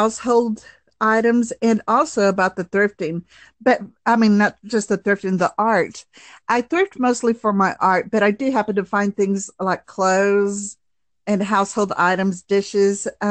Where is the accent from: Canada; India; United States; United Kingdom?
United States; It's like me, I'm Mexican American.